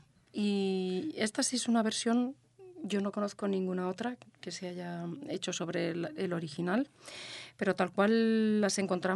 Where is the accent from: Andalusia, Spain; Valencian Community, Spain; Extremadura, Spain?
Valencian Community, Spain; Valencia; parte de Valencia, que es mi tierra natal